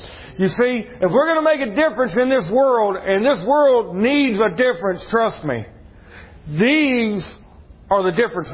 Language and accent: English; Georgia, United States; accent: South Georgia English; Hey, I'm from Georgia. I speak South Georgia English. That's all I can do. My second language is English. My first is South Georgia English.